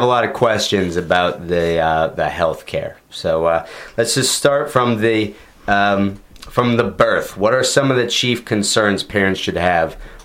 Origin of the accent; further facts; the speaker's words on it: St. Louis, Missouri, United States; All right, I'm from St. Louis. What did you think about my hometown?